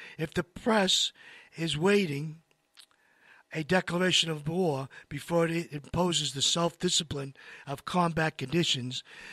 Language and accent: English; Massachusetts, United States; born there; I was born in Massachusetts, okay? I could talk like Kennedy.